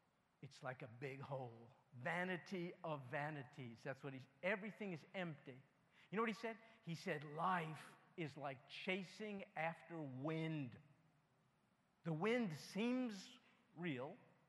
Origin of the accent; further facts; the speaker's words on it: New York, United States; born there; I was born in New York. I'm a Yankee, so watch your hubcaps. And both of my parents were Jewish.